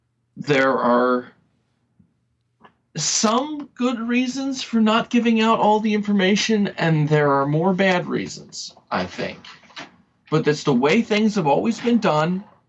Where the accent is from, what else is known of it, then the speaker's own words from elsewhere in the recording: United States; now in Canada; I'm an American. I have blind spots just like any other American. I have my own stupidity, you know, various stupid things that I'm finding when I'm living here in Canada.